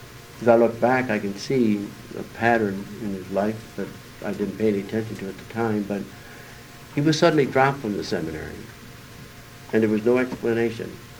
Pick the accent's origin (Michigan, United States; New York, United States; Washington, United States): Michigan, United States; Detroit; I've always been in Detroit. I grew up in Detroit